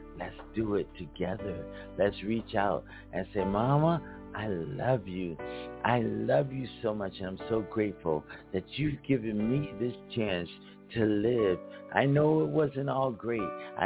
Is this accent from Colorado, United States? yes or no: no; Philadelphia, Pennsylvania, United States; And I'm from Philly.